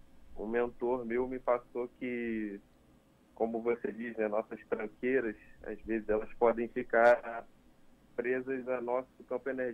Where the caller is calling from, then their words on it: Niterói, Rio de Janeiro, Brazil; Estou em Niterói, no Rio de Janeiro.